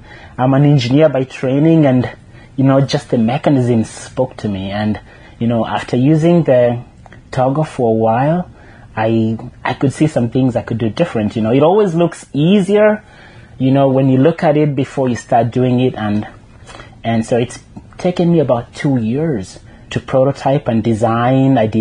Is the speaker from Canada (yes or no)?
no; Kenya; moved away as an adult; now in United States; I'm originally from Kenya. I came to the U.S. right after I finished high school, and I came to the U.S. for school.